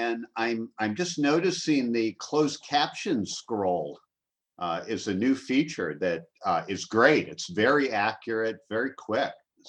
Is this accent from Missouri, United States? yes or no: yes; Missouri, United States; Right now, my home state of Missouri is kind of the epicenter for COVID outbreak in the United States.